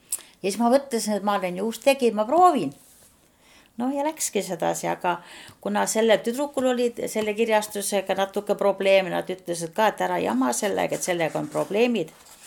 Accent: Saare County, Estonia; also born or lived in Muhu; mina sündisin Muhu haiglas Viirakülas. Ja pandegi mind viima uhulaseks, aga tegelikult olen ma ikkagi saarlane eluaeg olnud ja Saaremaal sündin, noh, elanud ka tegelikult

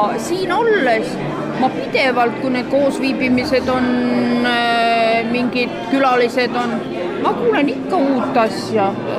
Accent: Nehatu, Harju County, Estonia; kui ma lapsena elasin Nehatu vallas, kus oli meri küll, aga meid ju mere äärde ei lastud.

